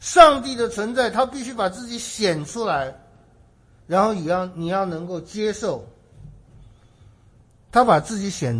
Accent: China; 希腊人求智慧和知识，那可以说比我们中国人还强烈。

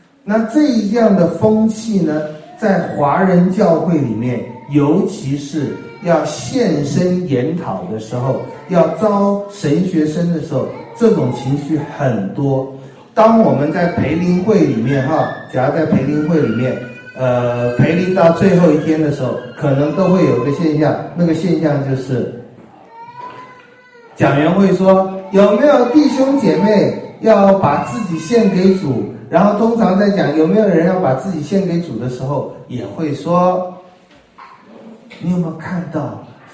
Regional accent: Taiwan; 我们小时候在台湾

